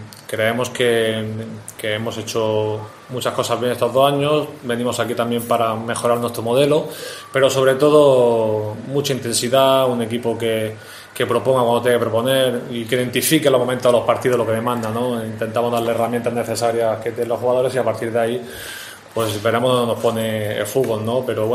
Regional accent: Almería, Andalusia, Spain; yo soy de Almería, soy de aquí cerquita y sé que es una tierra futbolera, sé que es una tierra que hay mucha pasión por este deporte

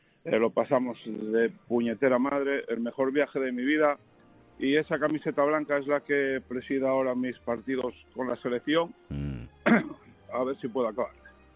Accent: Oviedo, Asturias, Spain; Yo soy de Oviedo

